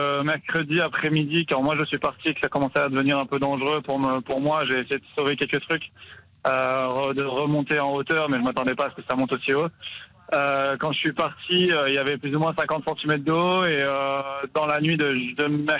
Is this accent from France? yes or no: no; Theux, Wallonia, Belgium; chez nous, à Teux, il n'y a plus rien